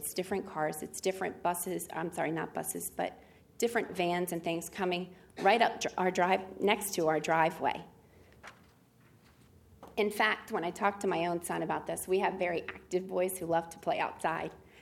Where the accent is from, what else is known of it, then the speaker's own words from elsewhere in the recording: Smyrna, Delaware, United States; We grew up in Smyrna, which was a small town, and so we had everybody knew everybody.